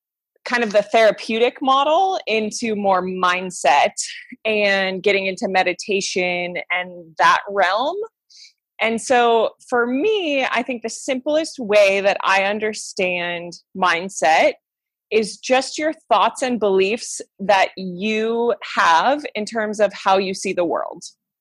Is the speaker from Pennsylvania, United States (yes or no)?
no; St. Louis, Missouri, United States; moved away as an adult; now in Hanoi, Vietnam; I grew up in the Midwest. So born and raised in St. Louis. And lived a pretty stable, non-moving life, which has turned into the complete opposite in my adult life.